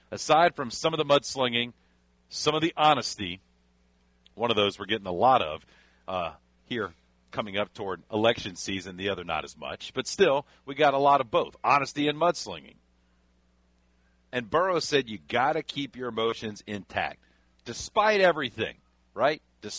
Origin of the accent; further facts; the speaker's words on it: Baton Rouge, Louisiana, United States; And look, I grew up in Baton Rouge in the 90s.